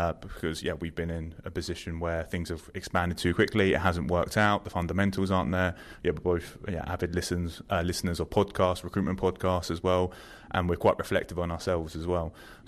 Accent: Maidstone, South East England, United Kingdom; So yeah, we're both actually from Maidstone, always have been. I was originally from Harwicham

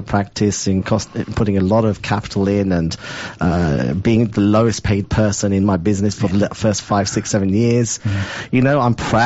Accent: London, United Kingdom; also born or lived in Australia; I grew up in Southeast London, but my dad had entrepreneurial sort of goals, and we went to Australia.

